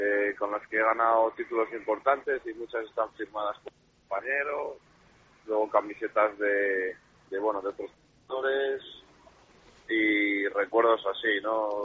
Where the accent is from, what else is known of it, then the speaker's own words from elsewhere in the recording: Spain; yo soy español